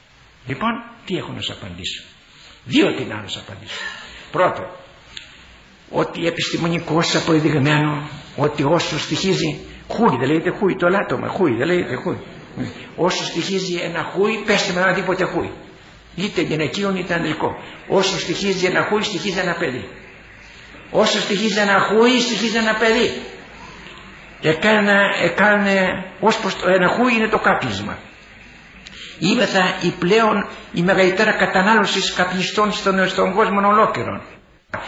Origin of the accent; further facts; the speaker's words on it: Lefkes, South Aegean, Greece; Εγώ αν είμαι από ένα χωριό της Πάρου, Λεύκες λέγονταν. Ήταν τότε μεγάλο το χωριό μου, 3.000 κάτοικοι